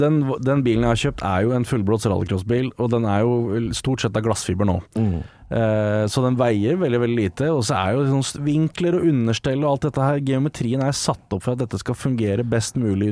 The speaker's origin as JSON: {"language": "Norwegian", "town": "Horten", "region": "Vestfold", "country": "Norway", "said": "Jeg kommer fra Horten, jeg er 36 år gammel."}